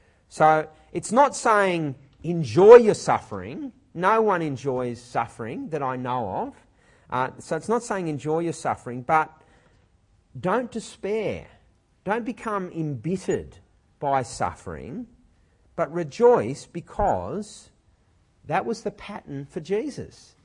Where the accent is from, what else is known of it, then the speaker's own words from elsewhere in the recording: Australia; So growing up in Australia as a Christian, or becoming a Christian in Australia, is far less dangerous.